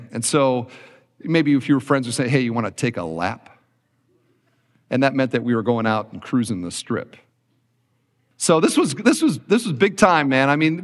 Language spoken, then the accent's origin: English; Cedar Falls, Iowa, United States; I grew up in Cedar Falls, Iowa.